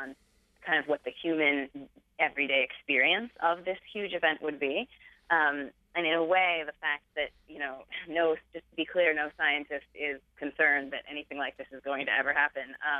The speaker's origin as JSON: {"language": "English", "region": "California", "country": "United States", "tie": "born or raised there", "said": "And I also thought a lot about my own experience growing up in California, which is a place obviously that has a lot of natural disasters."}